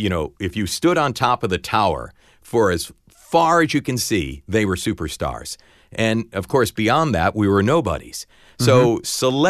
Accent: Waterbury, Connecticut, United States; and in my hometown in Waterbury, Connecticut.

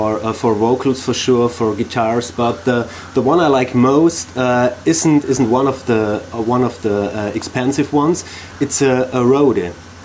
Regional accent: Stuttgart, Baden-Württemberg, Germany; No, I'm southern too. I'm from Stuttgart like Andy too

